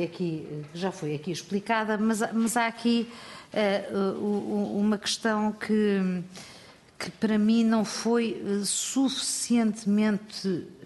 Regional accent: Portugal; como portuguesa e como espectadora

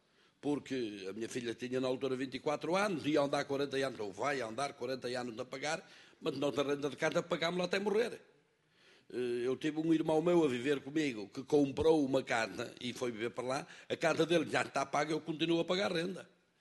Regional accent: Guimarães, Norte, Portugal; sou de Guimarães.

